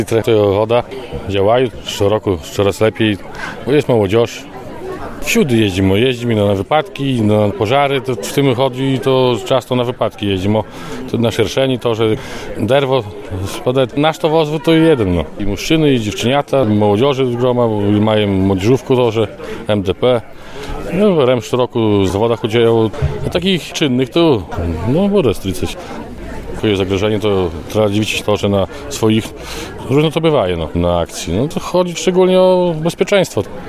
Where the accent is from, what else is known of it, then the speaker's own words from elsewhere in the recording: Knorydy, Podlaskie Voivodeship, Poland; pochodzę z Knoryd